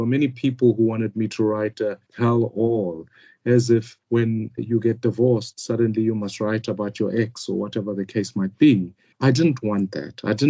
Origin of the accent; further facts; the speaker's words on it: Soweto, Gauteng, South Africa; But let me tell you what growing up in Soweto is like.